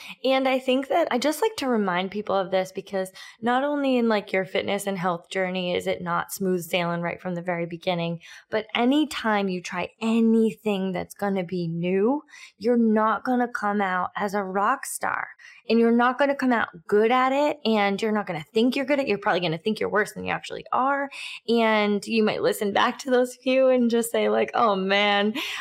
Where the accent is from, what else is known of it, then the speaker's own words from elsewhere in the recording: New England, United States; accent: New England; And like in our first podcast, I was like, oh my God, you can hear my New England accent.